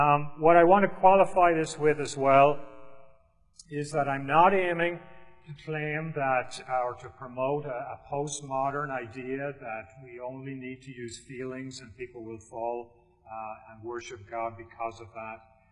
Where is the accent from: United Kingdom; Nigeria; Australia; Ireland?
Ireland; moved away as an adult; now in Ohio, United States; For those of you that don't know me, I was brought up in Ireland. I came to Ohio State where I was a PhD student